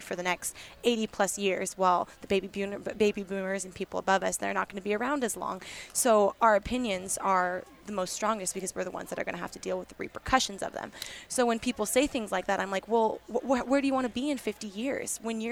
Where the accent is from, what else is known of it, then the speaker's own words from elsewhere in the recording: Washington, United States; Like I'm from Washington State, so I have all of my ballots are sent here to Dominican